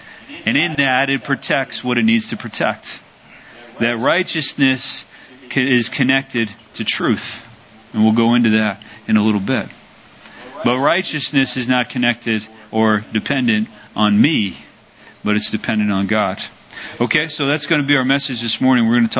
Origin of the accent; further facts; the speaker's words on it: Baltimore, Maryland, United States; I remember I grew up in Baltimore and we had an amazing safety.